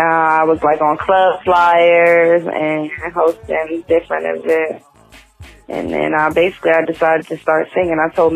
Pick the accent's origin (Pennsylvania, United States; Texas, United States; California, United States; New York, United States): New York, United States; now in Virginia, United States; I'm originally from New York, but I do reside in Virginia.